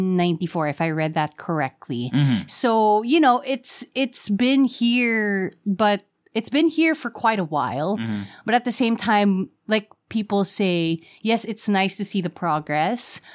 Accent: Quezon City, Metro Manila, Philippines; especially because I'm from Quezon City and I would love to see my city.

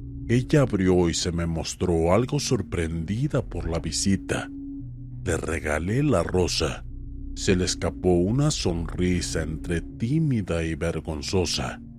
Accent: Veracruz, Mexico; soy de Veracruz.

